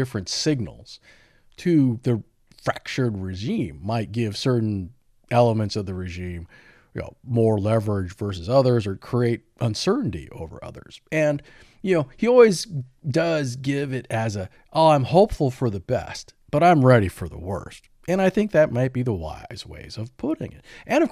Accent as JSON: {"language": "English", "region": "California", "country": "United States", "said": "and as a Californian"}